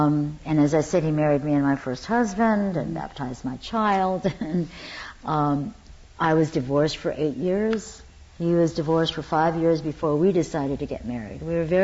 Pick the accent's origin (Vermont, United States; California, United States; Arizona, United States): California, United States; Stockton; born there; I was born in Stockton, California, and a year later we were incarcerated in 10 different concentration camps throughout the United States as Japanese Americans.